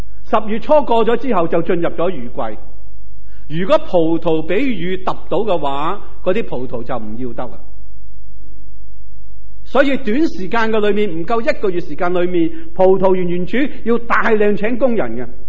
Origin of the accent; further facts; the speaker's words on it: Yuen Long, Hong Kong; 我在元朗长大